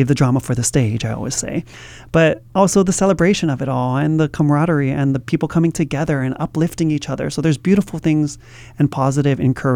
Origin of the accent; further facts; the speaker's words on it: Hawaii, United States; You know, as a Hawaiian actor and director myself, that's kind of what I like to bring into all of my works